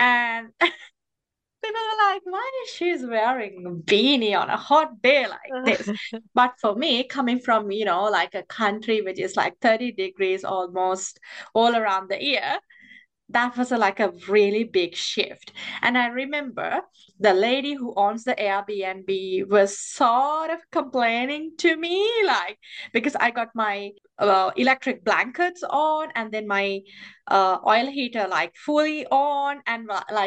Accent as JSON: {"language": "English", "country": "Sri Lanka", "moved": "as an adult", "said": "So the reason I moved from Sri Lanka to here was my PhD studies. So I was teaching in a university in back home"}